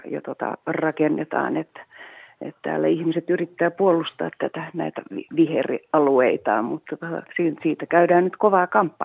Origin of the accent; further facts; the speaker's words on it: Helsinki, Uusimaa, Finland; kyllä mä oon ihan paljasjalkainen stadilainen, mutta viettänyt kesät maalla äidin kotona, että tiedän kyllä millaista maanviljelijän ja millaista elämä maaseudulla on.